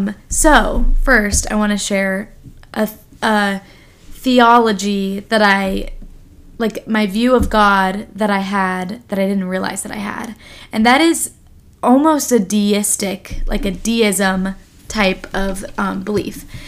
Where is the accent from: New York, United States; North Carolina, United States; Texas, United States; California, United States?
North Carolina, United States; Charlotte; we're both from Charlotte, North Carolina.